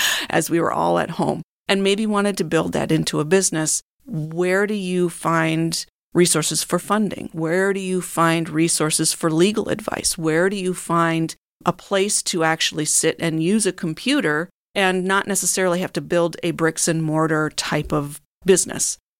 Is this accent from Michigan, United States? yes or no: yes; Port Huron, Michigan, United States; I grew up in Port Huron. I went to Port Huron schools. I went to Port Huron Northern. This is my home